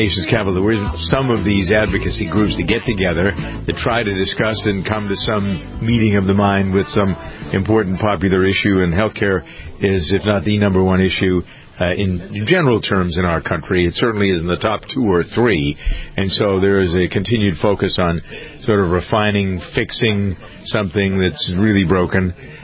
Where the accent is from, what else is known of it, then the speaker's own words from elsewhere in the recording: Massachusetts, United States; People say, I don't sound like I'm from Massachusetts. I worked hard not to sound like I'm from Massachusetts.